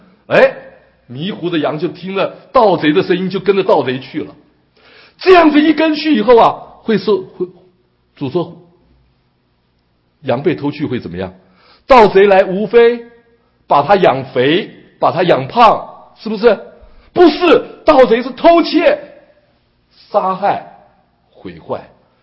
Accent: China; now in United States; 我们从中国来到美国，我们生命要不要变？

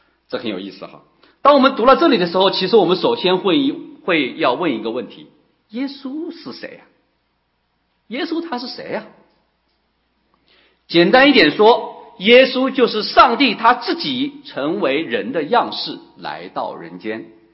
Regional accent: Hubei, China; 那时候我是在湖北农村长大的

